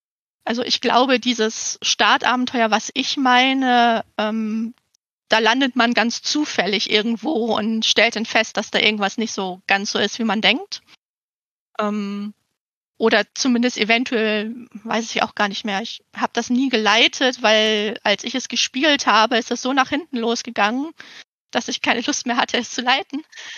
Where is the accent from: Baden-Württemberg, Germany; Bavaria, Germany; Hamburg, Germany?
Hamburg, Germany; Als Hamburger kann ich immer noch sagen, unsere Elbphilharmonie ist jetzt wenigstens mal fertig.